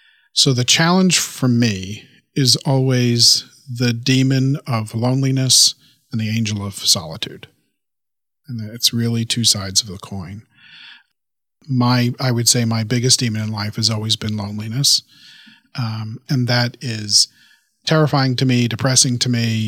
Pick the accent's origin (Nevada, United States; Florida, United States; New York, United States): New York, United States; Queens; So I was born in Queens and raised in Queens and near Long Island. So in a ethnic Roman Catholic family. Sort of half Irish, half Italian.